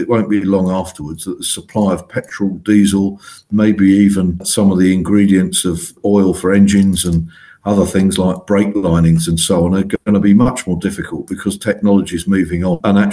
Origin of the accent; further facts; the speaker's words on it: Ealing, London, United Kingdom; because I grew up in Ealing